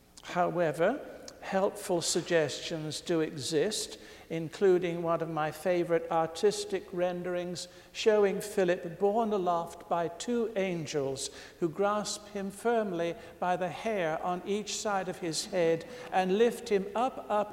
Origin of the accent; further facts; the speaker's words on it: United Kingdom; but I am British, and therefore I have my problems as a cynic. We're born with it, you know.